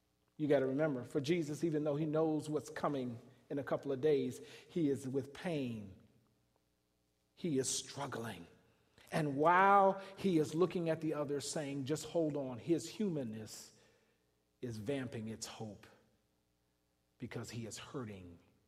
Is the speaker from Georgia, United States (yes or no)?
no; Cleveland, Ohio, United States; I'm from Cleveland. You know it is soda.